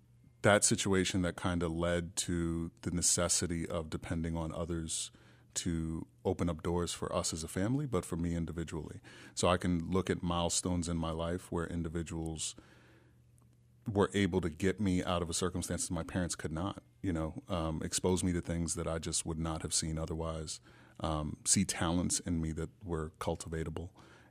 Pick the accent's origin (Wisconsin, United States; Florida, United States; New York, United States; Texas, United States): New York, United States; Queens; I grew up in Queens, New York, South Ozone Park, and was doing pretty well. My parents had just bought their first home.